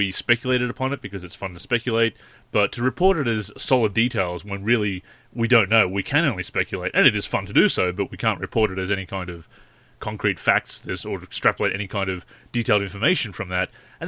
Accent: Australia; which, of course, we are very biased towards being Australian ourselves.

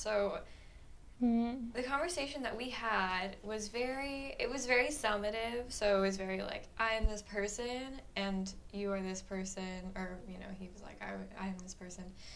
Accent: Arizona, United States; Noam Chomsky moved to my hometown in Arizona because he retired there and he's now a professor at U of A.

